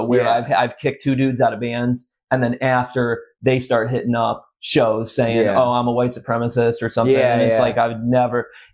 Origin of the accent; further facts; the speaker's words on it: Ohio, United States; we're not far right by any means whatsoever from Ohio, but we are white dudes from Ohio.